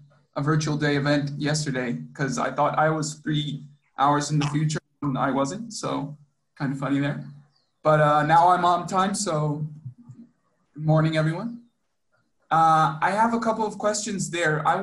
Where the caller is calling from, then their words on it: Santiago, Santiago Metropolitan Region, Chile; I'm from Santiago, Chile.